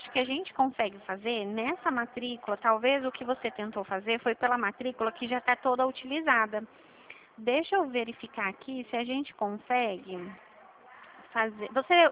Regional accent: São Paulo, Brazil; Eu sou do estado de São Paulo

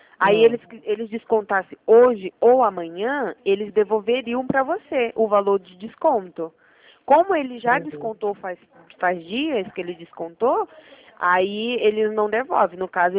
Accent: Pará, Brazil; now in Curitiba, Brazil; Eu sou do Pará, eu moro aqui em Curitiba agora.

